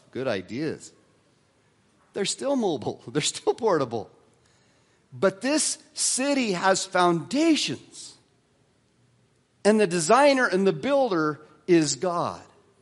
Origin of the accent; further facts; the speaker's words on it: Wyoming, United States; I grew up in Wyoming, this reminds me of a flea-bitten coyote with what we called mange.